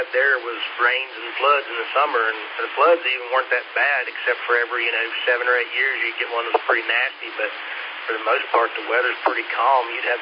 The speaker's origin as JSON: {"language": "English", "country": "United States", "tie": "born or raised there", "said": "I grew up in Clay County, and, you know, our family property backs up to an old reclaimed Union carbide mine."}